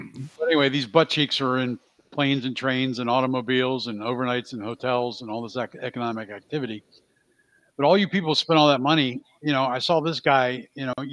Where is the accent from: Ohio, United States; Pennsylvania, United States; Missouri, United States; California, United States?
Pennsylvania, United States; I'm from Pennsylvania, in case you didn't know, people.